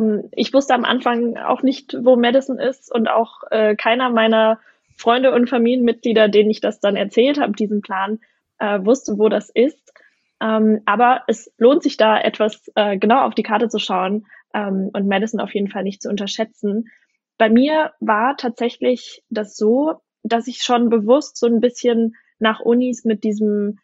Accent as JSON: {"language": "German", "town": "Fulda", "region": "Hesse", "country": "Germany", "lives_now": "Frankfurt, Germany", "said": "Also ich komme ursprünglich aus Fulda und studiere und lebe jetzt seit 2 Jahren in Frankfurt, wo ich an der Goethe-Uni meinen Master mache."}